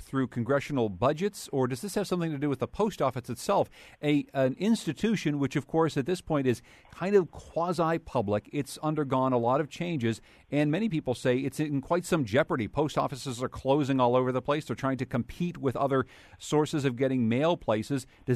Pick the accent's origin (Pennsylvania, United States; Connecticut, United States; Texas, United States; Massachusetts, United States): Connecticut, United States; Winsted; As a matter of fact, it represents my hometown of Winsted.